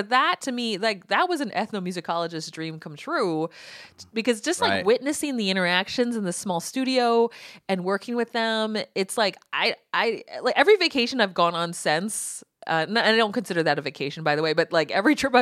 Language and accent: English; United States; And I, you know, this is just being an American, right?